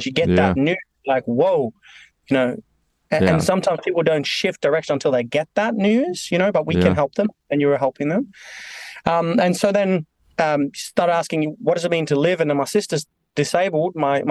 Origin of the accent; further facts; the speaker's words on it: Norway; now in Australia; I'm born and raised in Norway and Scandinavia. Came to Australia 2005 to kind of find my purpose, direction